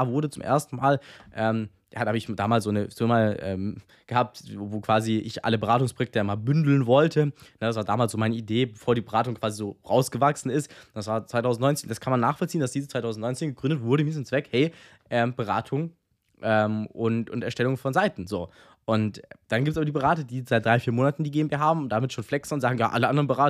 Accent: Baden-Württemberg, Germany; wir kommen aus der Nähe von Stuttgart, ne, das ist hier beim Stuttgarter Flughafen

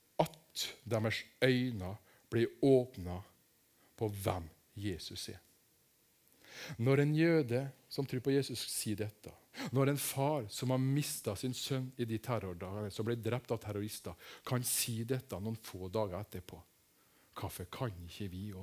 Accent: Kristiansund, Møre og Romsdal, Norway; Jeg kommer fra Kristiansund.

